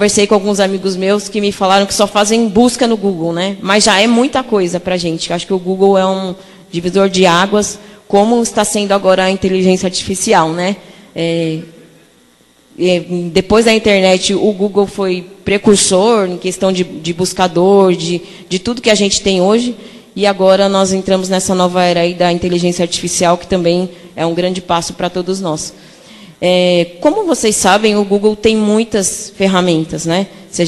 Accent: São Paulo, Brazil; eu sou de São Paulo, né?

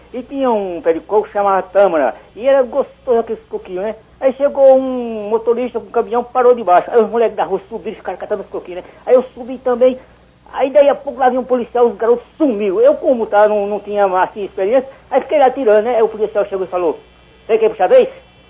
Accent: Brejo da Madre de Deus, Pernambuco, Brazil; born there; Pernambuco, a cidade é Brejo de Madeus.

